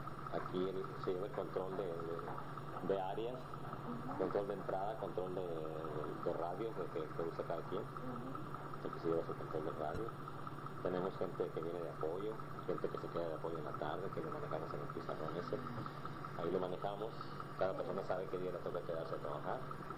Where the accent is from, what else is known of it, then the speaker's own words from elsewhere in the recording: Ciudad Obregón, Sonora, Mexico; moved away as an adult; now in Tijuana, Mexico; yo soy del Estado de Sonora, del Ciudad de Obregón, Sonora, exactamente. Yo me dediqué a otras cosas allá en el Estado de Sonora. Yo llegué aquí a Tijuana por alrededor del 89-90.